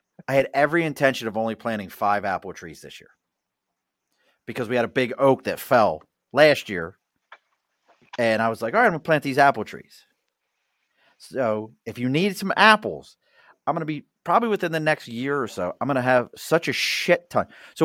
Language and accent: English; Baltimore, Maryland, United States; now in Albany, United States; I grew up in Baltimore. As you can hear this accent, this is not an Albany accent.